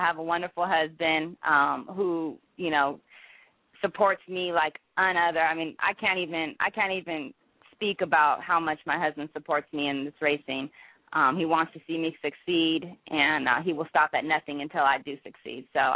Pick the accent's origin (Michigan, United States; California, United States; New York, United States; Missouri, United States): California, United States; Los Angeles; now in Atlanta, United States; I'm from California, Los Angeles. That's where, you know, my roots are